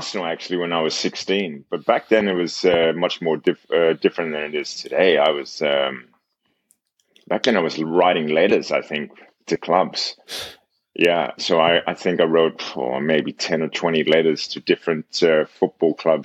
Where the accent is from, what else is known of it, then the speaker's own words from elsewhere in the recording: Darwin, Northern Territory, Australia; I was born and raised in Darwin, Northern Territory. And my father was English